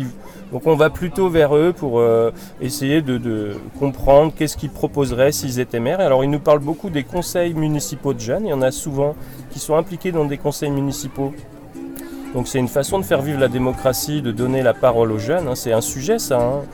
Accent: Brittany, France; je suis sociologue. Je viens de la région de Rennes.

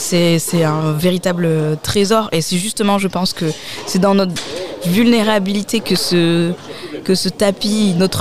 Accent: Nouvelle-Aquitaine, France; Et moi, j'ai grandi au Pays Basque, donc avec aussi une culture traditionnelle très forte.

